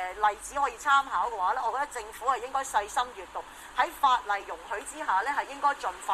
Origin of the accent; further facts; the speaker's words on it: Hong Kong; 咁我諗呢一個咧，作為香港人咧，都見得好清楚啦。